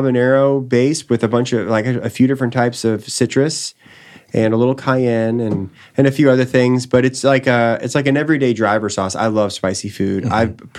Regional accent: Seabrook, Texas, United States; now in Austin, United States; I'm from Seabrook, Texas.

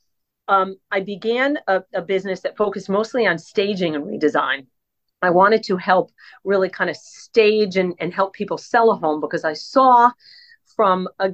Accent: Connecticut, United States; So again, we're from the Northeast. You had mentioned you grew up in New York. We're from Connecticut.

